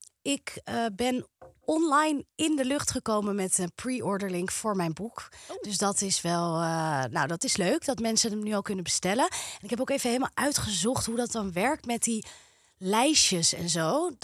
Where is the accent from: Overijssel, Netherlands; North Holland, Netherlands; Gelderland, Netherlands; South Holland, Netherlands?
North Holland, Netherlands; Amsterdam; accent: Amsterdams; Ja, Amsterdams, denk ik, is mijn streektaal.